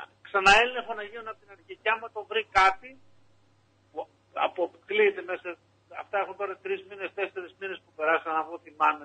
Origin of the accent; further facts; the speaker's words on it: Trikala, Thessaly, Greece; Εγώ είμαι τρικαλινός.